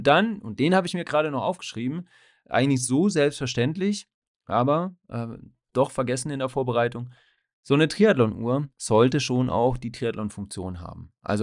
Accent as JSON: {"language": "German", "region": "Swabia", "country": "Germany", "accent": "Swabian", "said": "aber es liegt wohl am Schwäbischen. Ich habe doch ein bisschen Dialekt."}